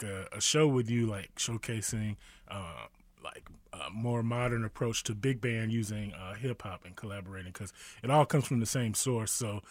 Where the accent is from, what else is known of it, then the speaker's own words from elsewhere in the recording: Waynesboro, Georgia, United States; now in Kansas City, United States; I'm originally from Waynesboro, Georgia. It's a little small country town, like two red lights.